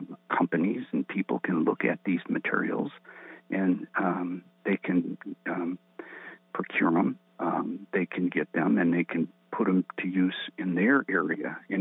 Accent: Flint, Michigan, United States; But I was born and raised in Flint.

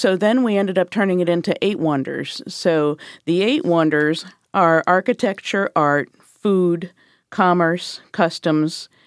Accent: New England, United States; You know, I came from New England.

